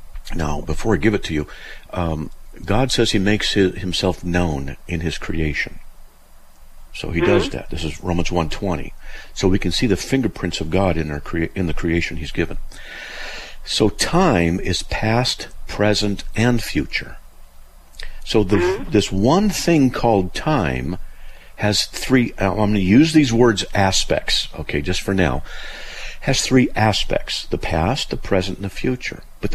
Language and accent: English; Cheyenne, Wyoming, United States; born there; Yeah, I was born in Cheyenne, so I was just curious.